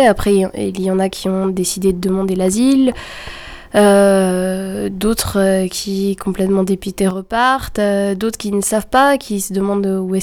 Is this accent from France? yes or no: yes; Pontivy, Brittany, France; born there; Je suis née à Pontivy.